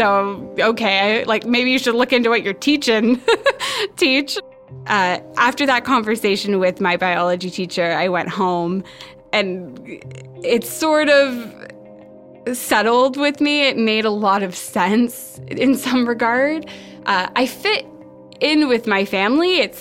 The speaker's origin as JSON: {"language": "English", "town": "Ottawa", "region": "Ontario", "country": "Canada", "tie": "born there", "lives_now": "Vancouver, Canada", "said": "I was born in Ottawa in January 1991."}